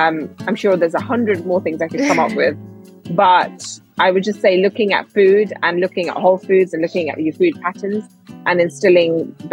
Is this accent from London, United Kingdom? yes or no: yes; London, United Kingdom; I was moving back to my home country. I was from London and I am in London now, but I was moving back because I was living abroad for a few years.